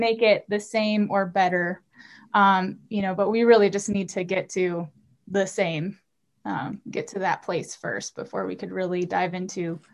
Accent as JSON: {"language": "English", "region": "Michigan", "country": "United States", "tie": "born or raised there", "lives_now": "Colorado, United States", "said": "So I grew up in Michigan, a little bit north of Detroit, so surrounded by water. And then I completed dental school in Detroit, lived there for a while"}